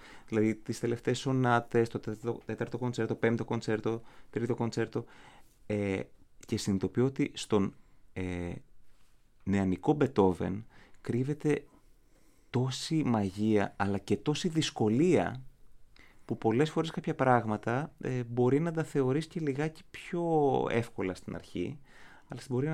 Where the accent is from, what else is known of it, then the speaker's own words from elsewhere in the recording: Athens, Attica, Greece; Είμαι Αθηναίος